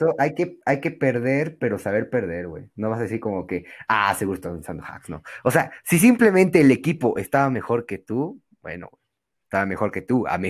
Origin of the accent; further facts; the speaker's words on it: Cusco, Peru; soy de Perú, de Cusco, y sí tengo derechos, por si acaso. Soy de la ciudad de Cusco, exactamente del paradero de Santa Rosa.